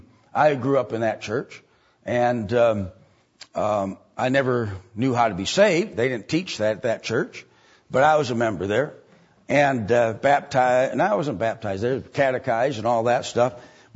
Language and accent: English; Delafield, Wisconsin, United States; Okay, that's where I grew up in Delafield.